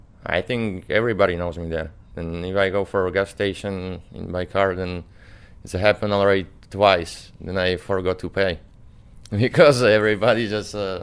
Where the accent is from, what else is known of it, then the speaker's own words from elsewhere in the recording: Slovakia; English is a second language; Oh well, that is an old team. My hometown. I just said, okay, I grow up there, let's to help them some way.